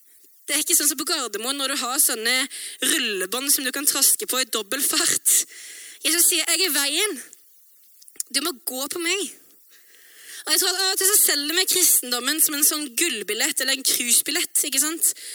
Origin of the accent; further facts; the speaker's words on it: Sauda, Rogaland, Norway; så vokste jeg opp I Sauda på Vestlandet I Rogaland. Og mamma og pappa begge to fra Østlandet